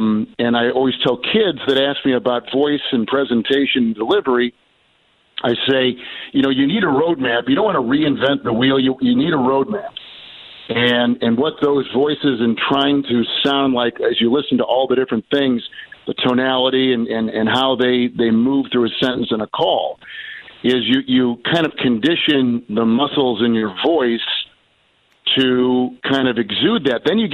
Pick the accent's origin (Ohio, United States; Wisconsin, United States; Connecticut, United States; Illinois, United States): Wisconsin, United States; Green Bay; I grew up in Green Bay, My dad was with the Packers for almost four decades, and so living there, football was intense.